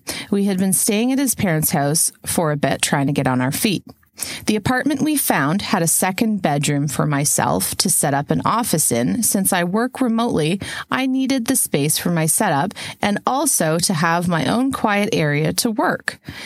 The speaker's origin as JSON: {"language": "English", "country": "Canada", "said": "It's just I'm Canadian, so I automatically auto-corrected my brain to Regina, Saskatchewan."}